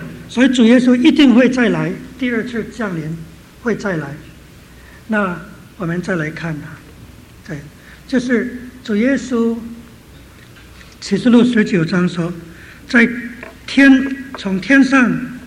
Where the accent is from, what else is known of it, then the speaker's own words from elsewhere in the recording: China; 我们中国人呢，我们中国都是很骄傲的，我们自己自立自主，中国在这里。